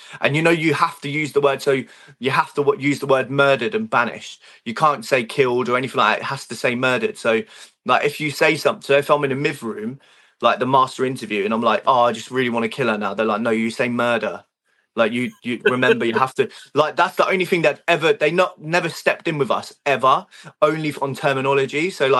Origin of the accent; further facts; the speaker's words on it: Liverpool, North West England, United Kingdom; I grew up in Liverpool. My mum's from Liverpool.